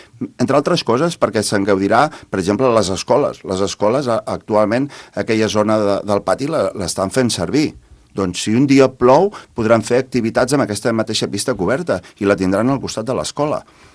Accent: Olèrdola, Catalonia, Spain; reposar tots els que tenim a Olèrdola, que per exemple, on jo vinc i parlaré de Moja

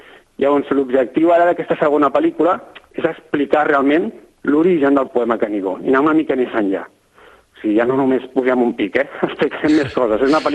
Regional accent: Barcelona, Catalonia, Spain; jo soc gairebé, podria dir que m'he criat allà, no del tot, perquè soc de Barcelona, però tota la meva vida, la meva família, he tingut casa al Pallars, i més a la Vall d'Aran, conec molt bé aquelles muntanyes, som d'una família de tradició molt muntanyera

